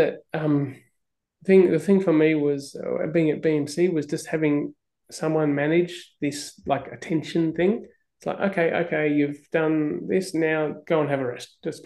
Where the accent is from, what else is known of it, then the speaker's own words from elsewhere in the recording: Northern Territory, Australia; growing up in the Northern Territory is the only, I think, one or two white children in Aboriginal settlement.